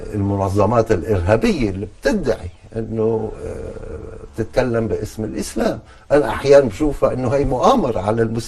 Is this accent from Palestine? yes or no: no; Alexandria, Alexandria Governorate, Egypt; كل ما الواحد بيكبر بالعمر بتصير ذكريات الطفولة تتعاظم بمخيلته، وخصوصا الإسكندرية اللي أنا نشأ